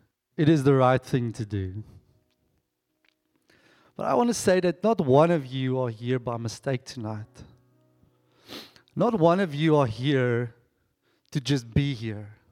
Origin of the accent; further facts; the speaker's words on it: Mossel Bay, Western Cape, South Africa; now in Stellenbosch, South Africa; We come from Mossel Bay. We've recently moved down here.